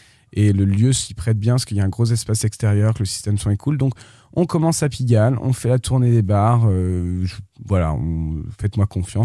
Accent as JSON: {"language": "French", "town": "Avignon", "region": "Provence-Alpes-Côte d'Azur", "country": "France", "lives_now": "Paris, France", "said": "parce que j'avoue que même si je viens pas de Paris, je suis devenu extrêmement parisien."}